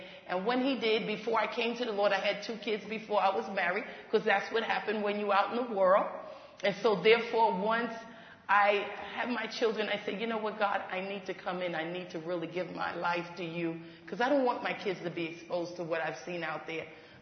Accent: New York City, New York, United States; I was raised and born in New York City. Come from a line of family and generations of evangelists and pastors and leaders

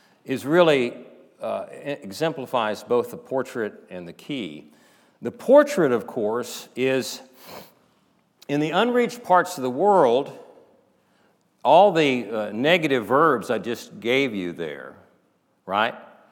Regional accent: Texas, United States; So I know I'm from Texas, and y'all don't understand humor, but that's okay.

